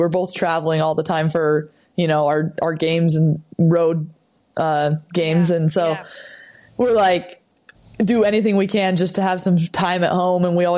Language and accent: English; Utah, United States; has been really fun to be back in my home state with all our family and friends around me here.